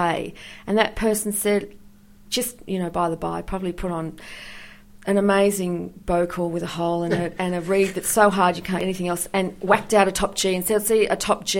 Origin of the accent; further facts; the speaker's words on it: Australia; As you can hear by my accent, I'm an Australian.